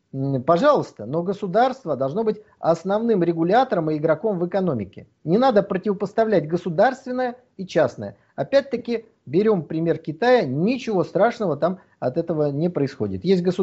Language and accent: Russian; Saint Petersburg, Russia; слетать из Москвы в Петербург, тогдашний Ленинград, да, мой родной город